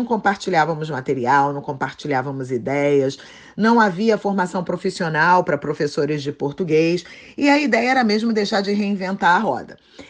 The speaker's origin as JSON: {"language": "Portuguese", "region": "Rio de Janeiro", "country": "Brazil", "tie": "born there", "said": "eu nasci no Rio de Janeiro"}